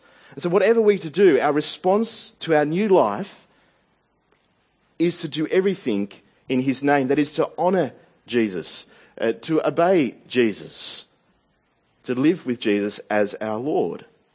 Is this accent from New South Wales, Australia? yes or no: yes; Sydney, New South Wales, Australia; I can say that because I'm from Sydney.